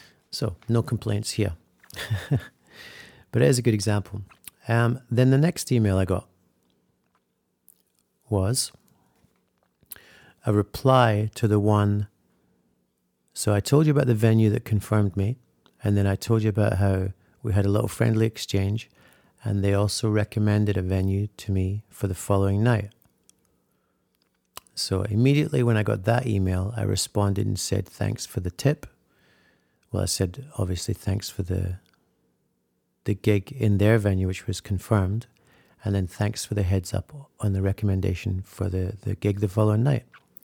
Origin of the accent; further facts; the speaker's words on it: Scotland, United Kingdom; They made a little friendly little friendly comment about me being a Scotsman.